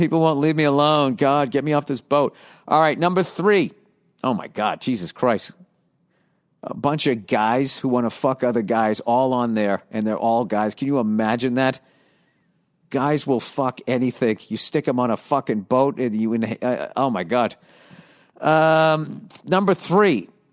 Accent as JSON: {"language": "English", "country": "Tunisia", "said": "I'm from Tunisia."}